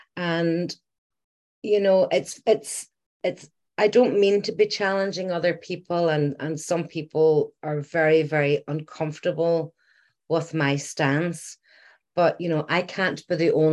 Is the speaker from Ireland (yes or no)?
yes; Ireland; you'll probably have picked up from the accent, I'm Irish.